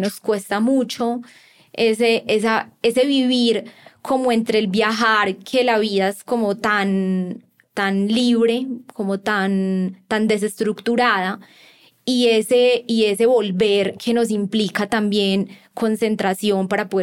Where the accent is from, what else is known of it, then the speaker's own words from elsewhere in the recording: Colombia; Porque somos colombianos, estamos acá.